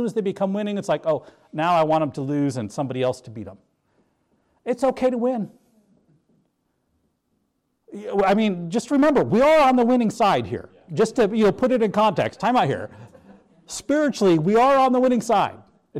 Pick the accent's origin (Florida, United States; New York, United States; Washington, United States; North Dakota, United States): North Dakota, United States; I grew up in North Dakota, so the closest professional football team we had was the Minnesota Vikings.